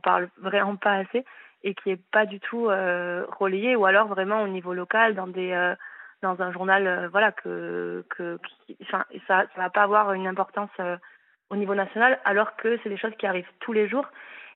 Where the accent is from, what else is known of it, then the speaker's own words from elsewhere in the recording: Occitanie, France; now in Barcelona, Spain; j'ai 27 ans, je suis originaire de l'Aveyron, mais je vous appelle de Barcelone où j'habite actuellement.